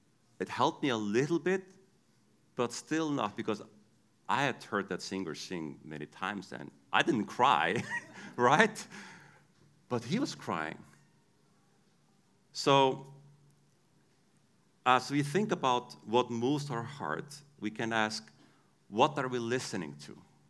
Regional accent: Iceland; first language Icelandic; English is a second language; Icelandic is my native language, so sometimes I will speak funny.

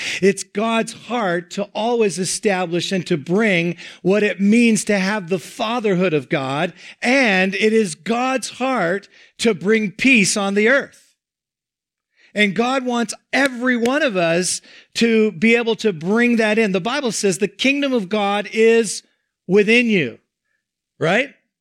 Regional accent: Canada; I said, I'm a pastor from Canada.

